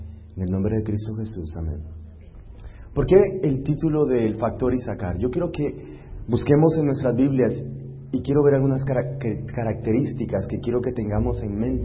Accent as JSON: {"language": "Spanish", "region": "California", "country": "United States", "said": "Vengo de California, puedo decirles un poco de mí."}